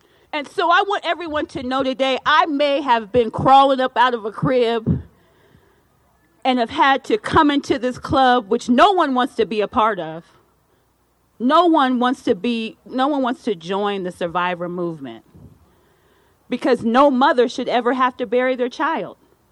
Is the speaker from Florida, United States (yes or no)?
no; Colorado, United States; We're from Colorado. We know the weather goes up and down.